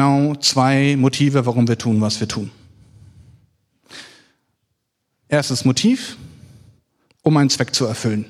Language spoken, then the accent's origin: German; Elmshorn, Schleswig-Holstein, Germany; born there; now in Wustermark, Germany; geboren in Elmshorn am 13.08.96, bin verheiratet, wohne in Wustermark